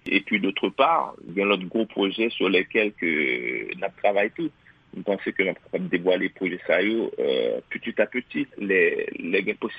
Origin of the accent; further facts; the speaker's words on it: Haiti; en tant qu'Haïtien